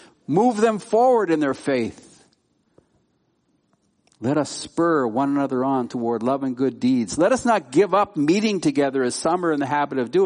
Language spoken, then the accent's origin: English; Calgary, Alberta, Canada; I grew up in Calgary, Alberta, the home of the Calgary Stampede.